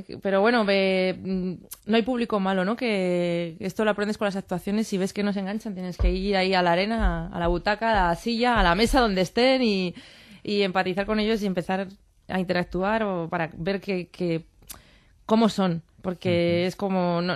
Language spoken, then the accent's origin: Spanish; Pamplona, Navarre, Spain; moved away as an adult; yo soy de Pamplona, un poco la idiosincrasia de Pamplona, abandonas la Pamplona y vienes a la capital como a vivir tu sueño